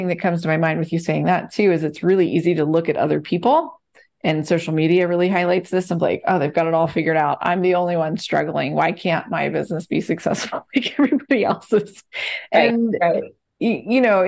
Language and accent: English; Pennsylvania, United States; I mean, I own a house in Tennessee, but it's like I grew up in Pennsylvania